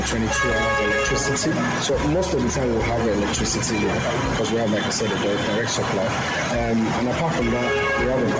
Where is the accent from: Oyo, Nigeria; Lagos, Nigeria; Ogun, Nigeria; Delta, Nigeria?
Oyo, Nigeria; Ibadan; I'm from here, I'm from Ibadan.